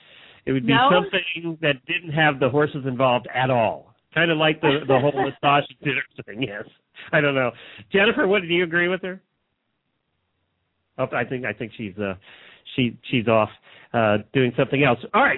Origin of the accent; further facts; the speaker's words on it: Hershey, Pennsylvania, United States; we grew up around Hershey.